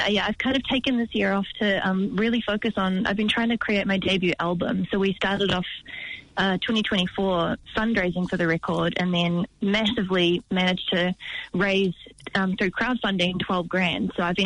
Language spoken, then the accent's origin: English; Hawke's Bay, New Zealand; now in Wellington, New Zealand; we're both from Hawke's Bay turned Wellington.